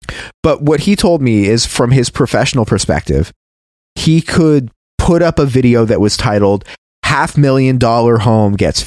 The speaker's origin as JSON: {"language": "English", "town": "Portland", "region": "Oregon", "country": "United States", "tie": "born or raised there", "said": "even though I was from Portland, Oregon, and I was raised to be an anarchist"}